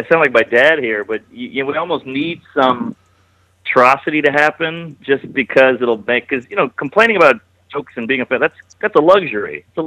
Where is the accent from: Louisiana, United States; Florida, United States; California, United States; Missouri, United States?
Louisiana, United States; New Orleans; Because, like, I'm from New Orleans